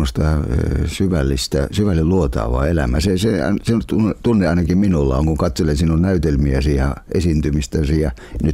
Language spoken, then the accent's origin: Finnish; Enonkoski, South Savo, Finland; born there; now in Helsinki, Finland; minäkin saan tuntea olevani kunnon stadilainen, vaikka olen syntynyt Enonkoskella.